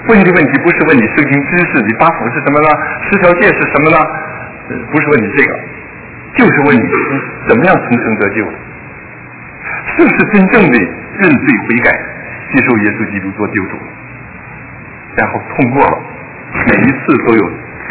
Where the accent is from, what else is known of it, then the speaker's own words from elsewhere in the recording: China; 我也是大陆的哈